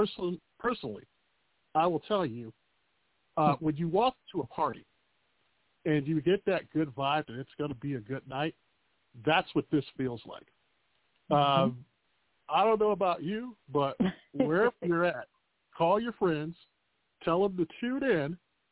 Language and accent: English; Chicago, Illinois, United States; accent: Chicago; Happy St. Patrick's Day, or as I am going to try to say in my Chicago accent, slancha, not cilantro, slancha